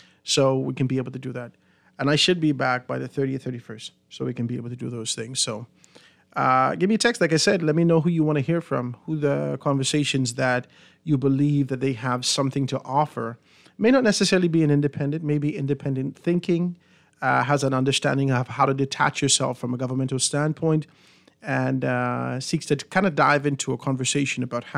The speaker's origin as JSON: {"language": "English", "region": "Grand Bahama", "country": "Bahamas", "said": "I don't know whether or not his focus or the conversation about Grand Bahama is because he knows I'm from Grand Bahama."}